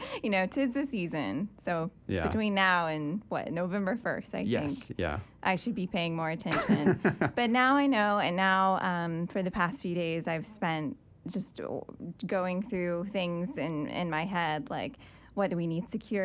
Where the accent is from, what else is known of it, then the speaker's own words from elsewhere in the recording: North Carolina, United States; I grew up in Alamance County, so we were affected by Hurricane Hugo.